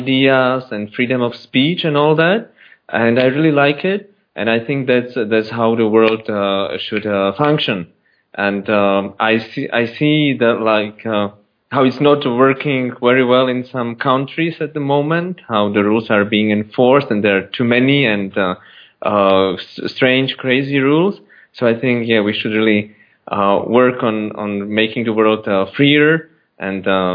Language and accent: English; Czechia; English is a second language; I was growing up in Czechoslovakia under the communist rule